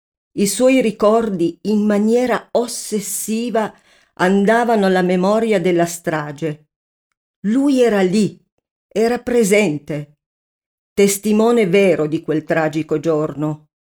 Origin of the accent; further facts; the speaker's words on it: Cumiana, Piedmont, Italy; «Cumiana, un paesino in provincia di Torino, in Piemonte». Mi piace sempre specificare il nome del mio paese